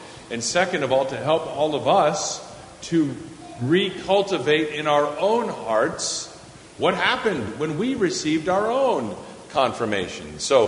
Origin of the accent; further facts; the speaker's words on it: Austin, Texas, United States; also born or lived in California; Most of my life, I was born in California, but I lived most of my life in Austin, Texas.